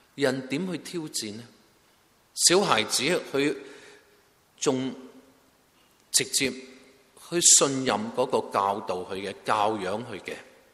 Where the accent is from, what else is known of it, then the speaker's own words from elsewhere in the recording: Guangdong, China; 我广东人俗语话